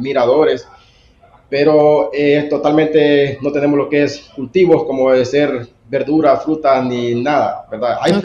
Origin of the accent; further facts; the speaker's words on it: Honduras; moved away; yo vengo de Tierra Firme, llegué a la isla hace 25 años y soy de Honduras y vivo aquí en la isla.